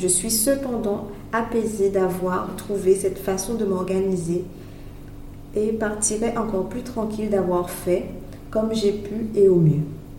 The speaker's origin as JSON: {"language": "French", "town": "Morne-à-l'Eau", "region": "Guadeloupe", "country": "France", "said": "Non. Je suis guadeloupéen et surtout mornalien."}